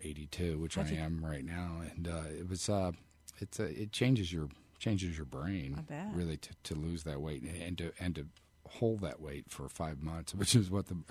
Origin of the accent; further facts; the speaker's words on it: Houston, Texas, United States; I growing up in Houston, I've been in New Orleans a couple of times.